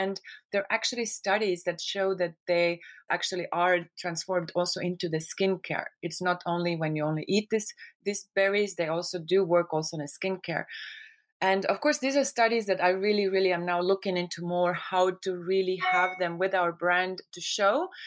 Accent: Estonia; English is a second language; I am from Estonia, which is a small country below Finland, next to Sweden, and it used to be part of Soviet Union, so it also shares a border with Russia. So growing up in Northern Europe

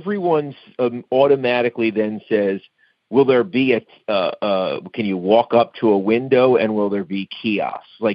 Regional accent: New York, United States; Well, as a kid growing up in New York, you know, I won my World Series in the third grade

